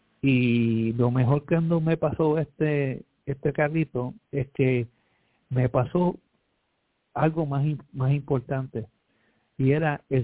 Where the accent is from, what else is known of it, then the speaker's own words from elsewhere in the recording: Dominican Republic; Y al igual que yo, somos de la República Dominicana.